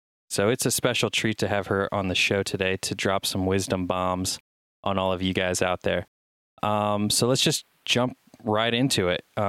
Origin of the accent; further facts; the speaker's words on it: United States; forgive my ignorance because I'm American